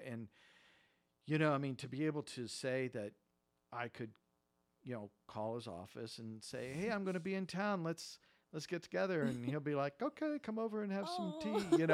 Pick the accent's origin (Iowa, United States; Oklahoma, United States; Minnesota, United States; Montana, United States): Oklahoma, United States; And, you know, growing up in Oklahoma, the buckle of the Bible Belt, you know, it was you know, mind altering.